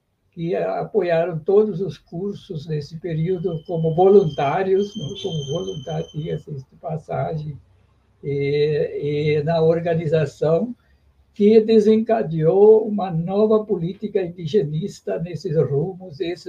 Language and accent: Portuguese; Feliz, Rio Grande do Sul, Brazil; born there; eu nasci aí no Vale do Caí, em Feliz, cidade de... Não sei se você já ouviu falar. Feliz fica aí próximo a Caxias do Sul, né?